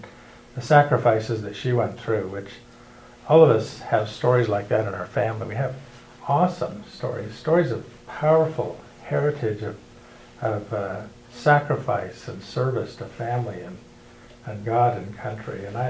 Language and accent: English; Montana, United States; But I grew up in Montana, and you know, we hadn't been to Utah very much